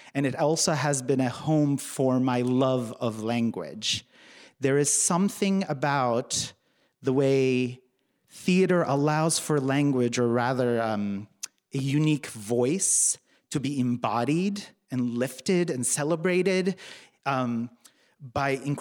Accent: Turkey; English is a second language; When I was growing up in Turkey, my house was filled with language from when I was very little.

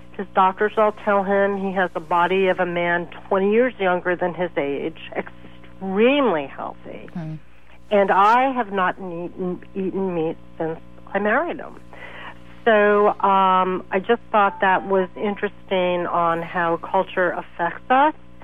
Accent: United States; I was raised in the United States from a middle-class family.

